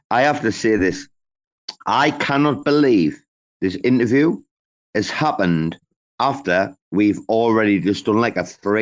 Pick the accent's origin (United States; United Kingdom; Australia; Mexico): United Kingdom; England; I grew up in a Spanish-speaking family. I'm from England, but like, you'd be surprised, right?